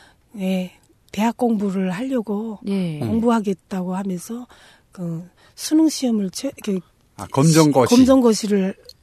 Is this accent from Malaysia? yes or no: no; North Korea; also born or lived in China; now in South Korea; 제가 북한에서 왔다고 하니까